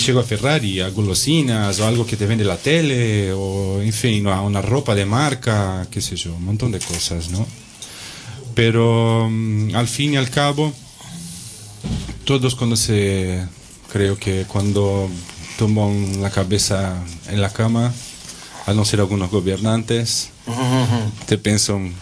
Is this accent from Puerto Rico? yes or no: no; South Brazil, Brazil; also born or lived in Barcelona; soy de Brasil, del sur de Brasil, no tienes el medio cultural donde vivís